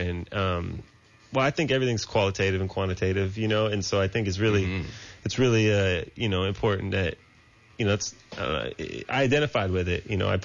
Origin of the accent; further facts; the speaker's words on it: Pleasanton, California, United States; I'm from East Bay, Pleasanton, actually.